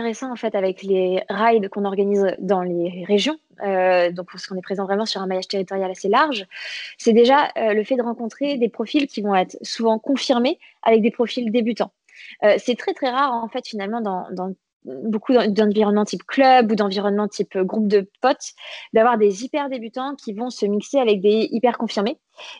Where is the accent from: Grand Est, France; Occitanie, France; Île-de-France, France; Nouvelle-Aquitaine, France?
Île-de-France, France; Paris; alors moi, je parle en tant que parisienne